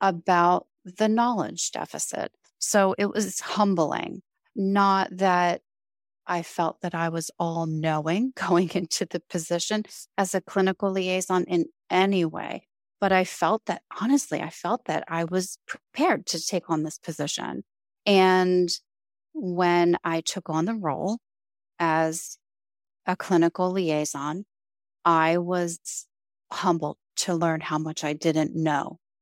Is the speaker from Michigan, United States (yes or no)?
no; Baltimore, Maryland, United States; she is out of Baltimore, Maryland, which is my hometown.